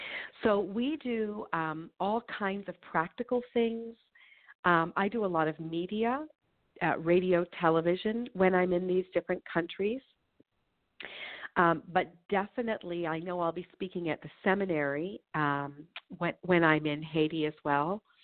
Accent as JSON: {"language": "English", "town": "Toronto", "region": "Ontario", "country": "Canada", "tie": "born or raised there", "said": "So I grew up in Toronto in Canada, and I graduated from the University of Toronto"}